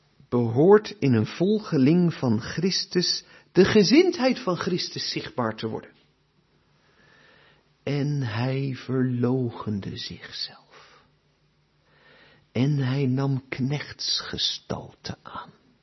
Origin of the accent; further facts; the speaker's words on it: Netherlands; En vandaag de dag, helemaal wij als Nederlanders, ben ik wel eens bang.